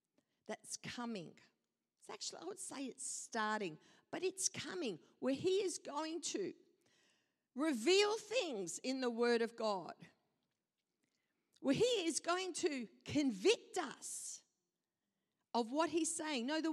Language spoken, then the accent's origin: English; Ireland; And we're Irish.